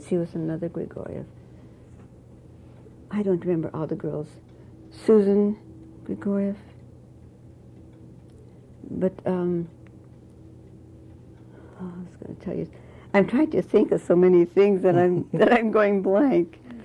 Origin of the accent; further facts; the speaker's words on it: Afognak, Alaska, United States; born there; now in Seattle, United States; I was born in Afognak, Alaska, in a little house next to my grandmother, Gladys's mother.